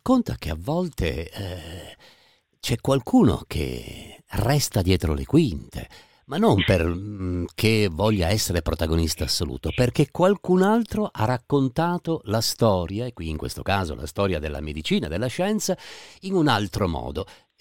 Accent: Piedmont, Italy; Spirito di parte, essendo piemontese

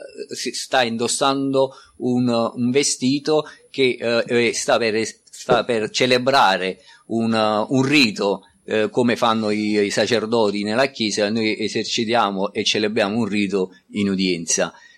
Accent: Portici, Campania, Italy; io sono di Portici, quindi di un comune più piccolo rispetto a Napoli

